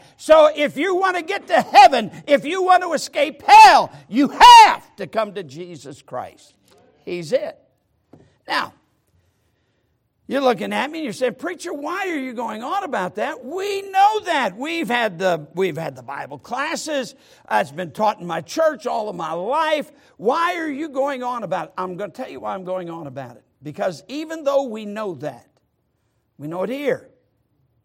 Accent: Sturgis, Michigan, United States; the farm that was just about 7 miles outside of Sturgis, Michigan, my hometown, and my grandpa was a farmer

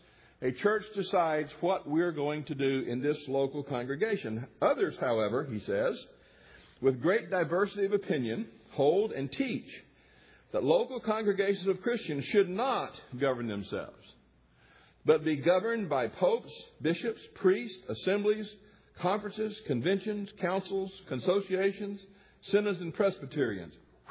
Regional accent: the South, United States; Growing up in the South, I had relatives in Moultrie, Georgia. And my family was Baptist.

